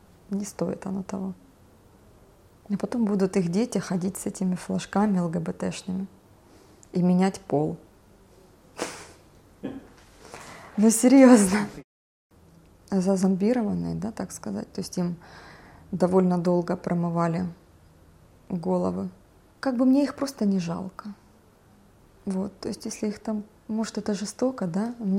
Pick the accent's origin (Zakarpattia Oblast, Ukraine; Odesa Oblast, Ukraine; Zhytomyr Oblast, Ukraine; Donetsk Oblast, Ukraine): Donetsk Oblast, Ukraine; Makiivka; Сама я с Макеевки, родилась в Макеевке, всю жизнь прожила тоже в Макеевке.